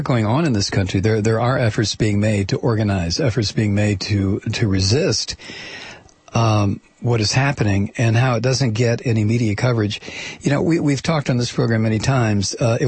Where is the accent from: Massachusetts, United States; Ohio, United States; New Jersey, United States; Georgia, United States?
Ohio, United States; Toledo; I grew up in Toledo, Ohio, for God's sake. I mean, everything that occurred in that city was union based.